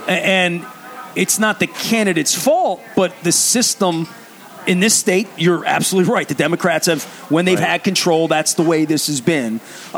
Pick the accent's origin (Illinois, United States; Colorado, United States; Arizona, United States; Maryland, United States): Maryland, United States; Dundalk; I grew up in the 21224, so people say that's Highland Town. No, I grew up in Dundalk. I thought I was in Essex, but Essex is really across the bridge. I would say I grew up at East Point Mall, right?